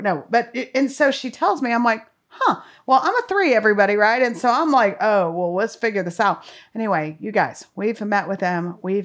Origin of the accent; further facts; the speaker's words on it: El Paso, Texas, United States; So I was at Baylor and I grew up in El Paso.